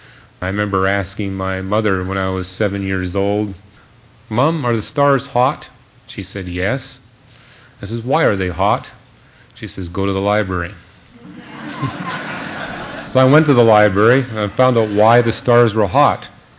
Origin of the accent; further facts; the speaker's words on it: Canada; Now, I was born and raised in Canada, and the spiritual environment in Canada is different than what it is here, as you'll soon discover.